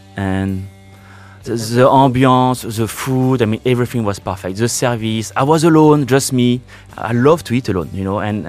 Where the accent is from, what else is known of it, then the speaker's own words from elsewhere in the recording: Bourgogne-Franche-Comté, France; English is a second language; I'm from the country. I'm a redneck from Burgundy, guys.